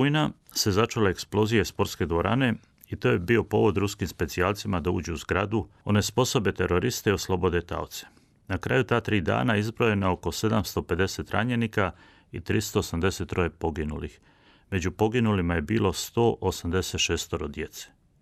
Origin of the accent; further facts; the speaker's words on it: Croatia; I kod nas u Hrvatskoj i po cijelom svijetu.